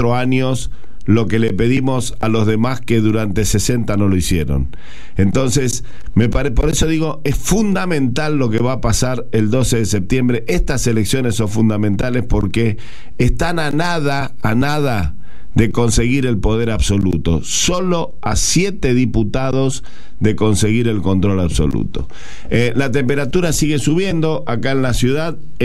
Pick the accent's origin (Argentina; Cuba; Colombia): Argentina; vamos a tener una prueba de cómo somos los argentinos el 12 de septiembre